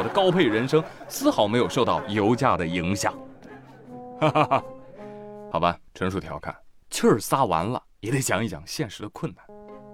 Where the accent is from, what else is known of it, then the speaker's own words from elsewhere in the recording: Nujiang, Yunnan, China; 我是云南的，云南怒江的。